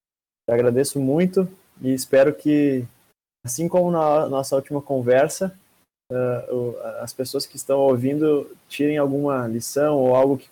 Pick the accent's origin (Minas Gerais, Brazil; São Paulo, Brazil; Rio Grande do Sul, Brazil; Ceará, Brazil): Rio Grande do Sul, Brazil; Erechim; mas eu sou de Erechim, né, que é uma cidadezinha de 100 mil habitantes agora no interior